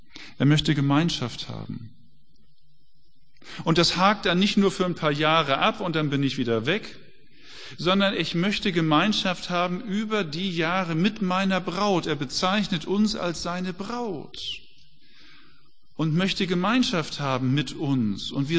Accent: Hamburg, Germany; Bei uns zu Hause in Hamburg, bei meinem Vater, wenn es darum ging, den Weihnachtsbaum zu schmücken

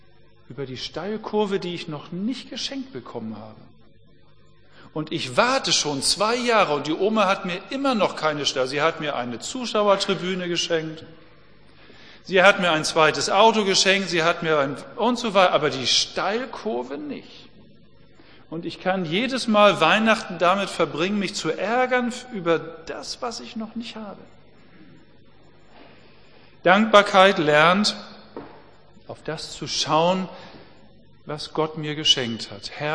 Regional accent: Germany; Wir als Deutsche sind die Reichsten auf der ganzen Welt. Aber wir sind das Volk, das am unzufriedensten ist, was am mauligsten ist.

